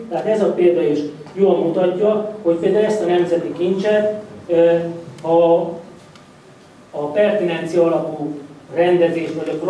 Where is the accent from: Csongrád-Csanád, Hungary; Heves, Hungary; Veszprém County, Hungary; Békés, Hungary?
Veszprém County, Hungary; Veszprém; hadd mutassak, mint Veszprémi lokálpatrióta ugyanebből egy térképet